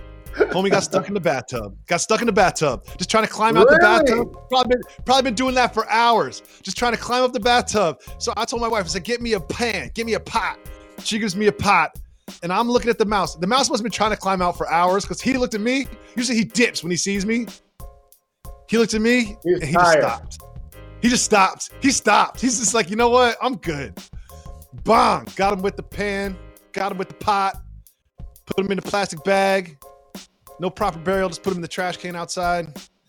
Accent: New York, United States; I'm such a New Yorker that I didn't even notice the trash

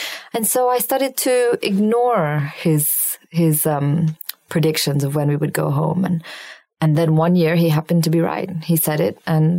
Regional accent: Syria; when I was a child growing up in Syria

